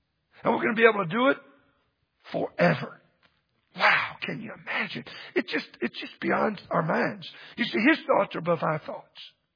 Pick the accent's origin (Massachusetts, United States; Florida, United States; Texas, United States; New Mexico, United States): Texas, United States; I grew up in Texas and I came here and somebody said, you got to go to Great Falls.